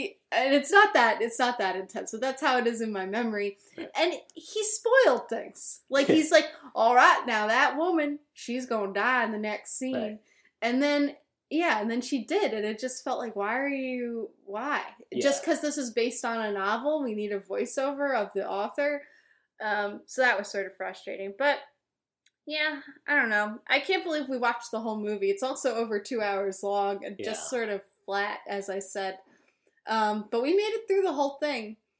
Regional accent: Long Island, New York, United States; Now, keep in mind, we're both from Long Island

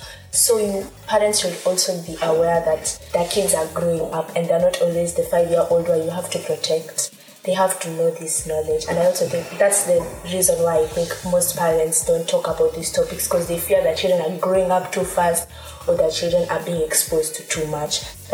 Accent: Kenya; I was raised in Nandi, my parents lived in Nandi, but I went to school all the way in Thika.

